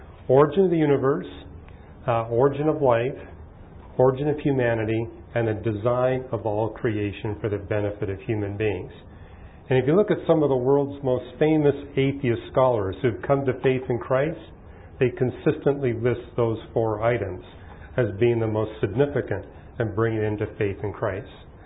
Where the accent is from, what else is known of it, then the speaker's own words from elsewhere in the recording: Canada; I was born and raised in Canada.